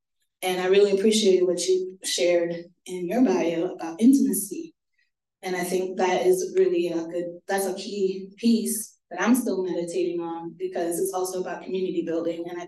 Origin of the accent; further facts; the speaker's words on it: Trinidad & Tobago; now in Pittsburgh, United States; how did I end up in Pittsburgh? Because I'm from Trinidad